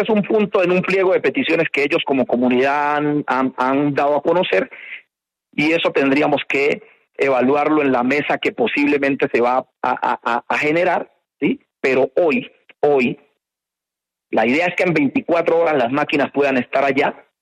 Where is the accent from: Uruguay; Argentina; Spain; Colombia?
Colombia; nosotros también somos colombianos